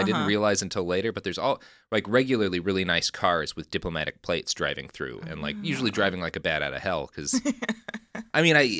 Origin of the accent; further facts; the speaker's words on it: Texas, United States; moved away; also born or lived in California; I grew up in Texas, and then I moved to California